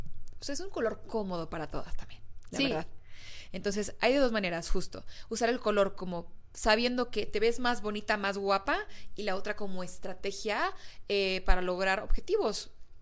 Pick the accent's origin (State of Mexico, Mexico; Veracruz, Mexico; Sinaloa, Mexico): Veracruz, Mexico; now in Mexico City, Mexico; yo soy de Veracruz y allá la gente es más colorida. Y cuando llegué a la Ciudad de México a vivir